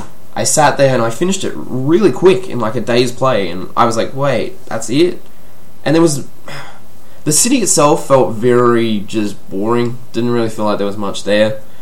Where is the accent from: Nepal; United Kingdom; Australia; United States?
Australia; if you know me from the accent, I'm from Australia.